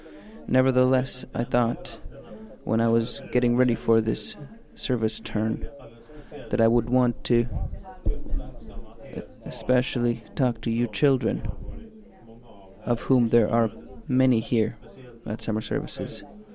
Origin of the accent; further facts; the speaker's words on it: Äänekoski, Central Finland, Finland; next year they'll be at my hometown in Äänekoski.